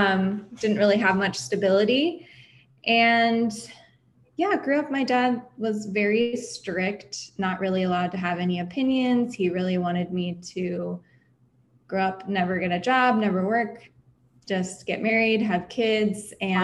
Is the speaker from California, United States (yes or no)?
yes; San Diego, California, United States; when I was really young, growing up in San Diego, I wanted to be a marine biologist, spent like every day at the beach.